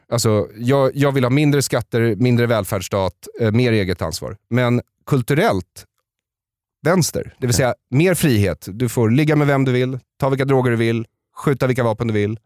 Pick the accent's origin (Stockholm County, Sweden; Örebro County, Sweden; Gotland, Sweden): Stockholm County, Sweden; Bergshamra; jag växte upp i Bergshamra utanför Stockholm. Och när jag föddes i Bergshamra, norra Bergshamra